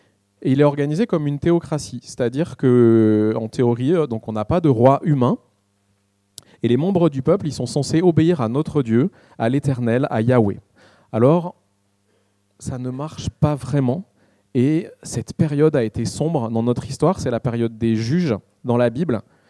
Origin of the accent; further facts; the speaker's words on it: Valence, Auvergne-Rhône-Alpes, France; also born or lived in Marseille; On a grandi tous les deux aussi à Valence.